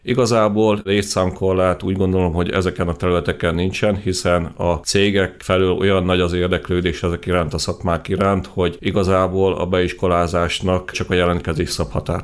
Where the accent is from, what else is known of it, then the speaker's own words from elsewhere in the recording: Debrecen, Hajdú-Bihar, Hungary; Nyilván, tehát én debreceniként Debrecenben gondolkodom